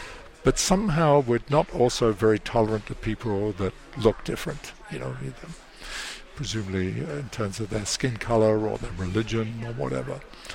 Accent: England, United Kingdom; You know, I come from England

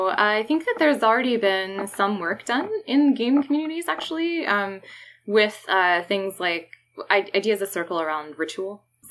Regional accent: Philadelphia, Pennsylvania, United States; I grew up in Philadelphia, and there's a lot of Native American history there

